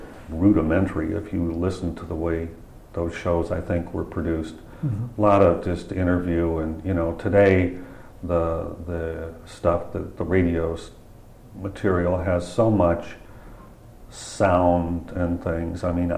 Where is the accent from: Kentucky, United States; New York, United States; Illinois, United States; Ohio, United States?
Ohio, United States; I led a rather sheltered life growing up in Ohio